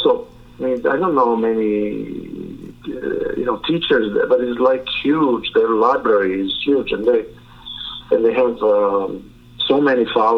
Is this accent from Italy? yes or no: yes; Italy; accent: Italian; English is a second language; he has obviously, you know, a Quebecois French accent, and I have my own Italian accent, but we managed to understand each other.